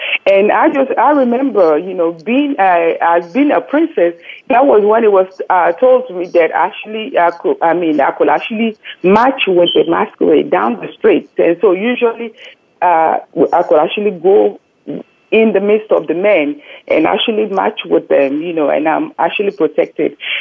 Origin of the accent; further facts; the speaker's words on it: Lagos, Nigeria; Growing up in Lagos, Nigeria